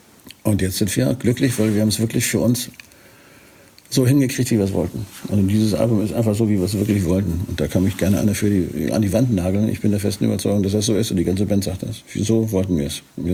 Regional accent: Northern Germany, Germany; wie man das als Norddeutscher so jovial sagt

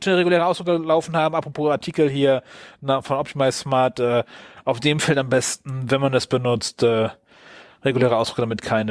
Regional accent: Wilhelmshaven, Lower Saxony, Germany; Das ist ja aus meiner Heimatstadt.

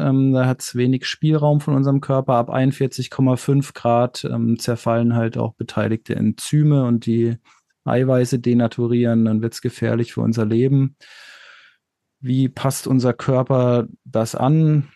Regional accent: Southern Germany, Germany; now in Hamburg, Germany; Ich komme eigentlich aus Süddeutschland.

